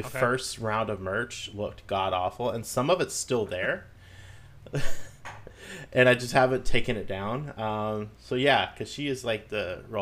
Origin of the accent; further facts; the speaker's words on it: Alabama, United States; But I'm actually originally from Alabama.